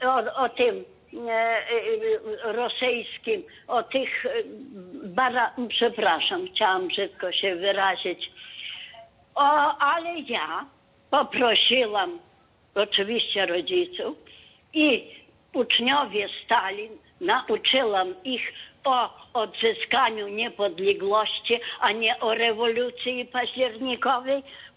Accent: Złotniki, Ternopil Oblast, Ukraine; bo my jesteśmy ze Złotnik.

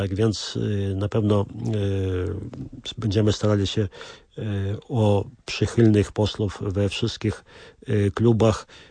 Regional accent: Vilnius County, Lithuania; Ja myślę, że takich kresowych życiorysów ma praktycznie każda rodzina u nas na Wileńszczyźnie

